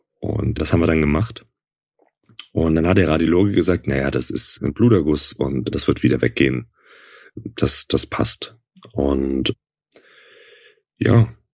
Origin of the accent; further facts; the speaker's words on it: Baden-Württemberg, Germany; Das war hier, wo ich aufgewachsen bin in Süddeutschland